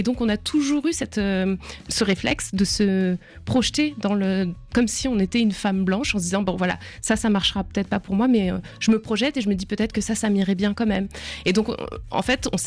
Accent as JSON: {"language": "French", "town": "Paris", "region": "Île-de-France", "country": "France", "said": "Ben nous, déjà, on y pensait avant parce qu'on est Parisienne et qu'on se voit pas représentée."}